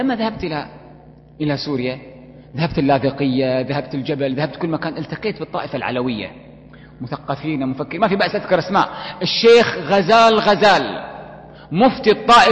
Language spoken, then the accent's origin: Arabic; Kuwait; حتى عندنا في الكويت